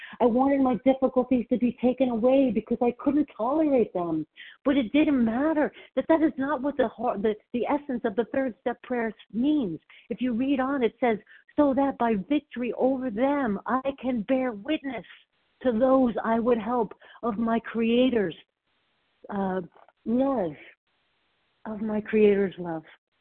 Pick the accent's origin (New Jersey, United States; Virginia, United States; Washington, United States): New Jersey, United States; from New Jersey.